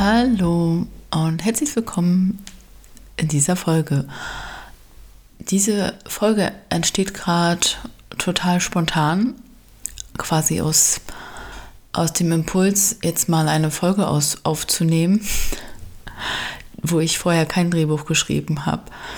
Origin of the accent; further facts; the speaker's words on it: East Germany, Germany; also ich bin ein Kind der DDR.